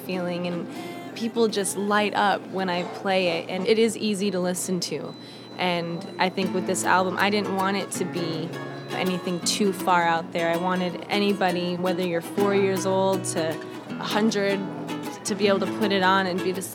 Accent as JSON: {"language": "English", "region": "Wisconsin", "country": "United States", "said": "Here, I'm from Wisconsin, I'm going to Hawaii, and I'm playing a ukulele."}